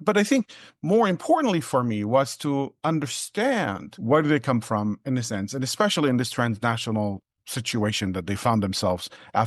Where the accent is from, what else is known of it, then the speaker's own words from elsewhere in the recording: West Bank, Palestine; now in United States; I'm an immigrant born and raised in Palestine in the West Bank, and I, having come to the U.S. and observing how people perceive Palestinians in the U.S.